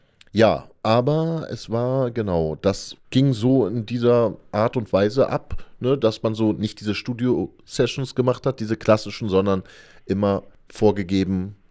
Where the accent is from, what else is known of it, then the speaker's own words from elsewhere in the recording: Berlin, Germany; Ich komme ja aus Berlin, geborener Berliner.